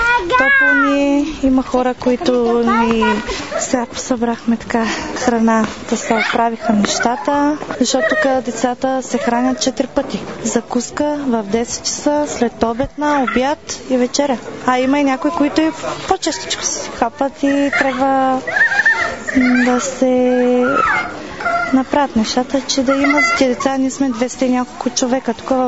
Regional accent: Dermantsi, Lovech Province, Bulgaria; Ми, аз съм от Дерманци, ние сме много деца. И учих в Огърчин.

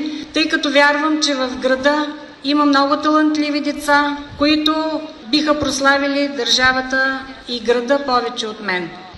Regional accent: Gorna Oryahovitsa, Veliko Tarnovo Province, Bulgaria; моята номинация за почетен гражданин на Горна Оряховица, моя роден град.

